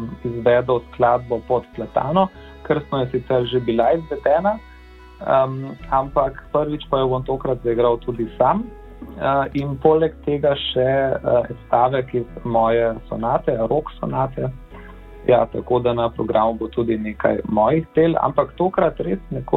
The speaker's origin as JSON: {"language": "Slovenian", "town": "Ljubljana", "region": "Central Slovenia", "country": "Slovenia", "said": "kajti tudi sam sem iz Ljubljane, tako da imam tukaj kar veliko bazo poslušalcev"}